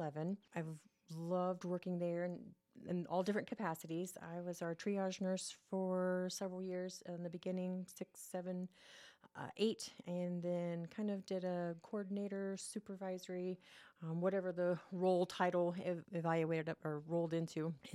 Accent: Parker, Indiana, United States; also born or lived in Muncie; I grew up in Parker, just down the road.

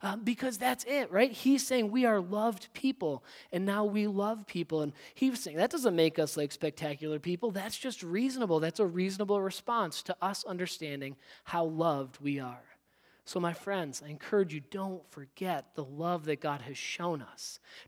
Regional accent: United States; That passport is the evidence I have that I'm an American and I get to return to San Diego, right?

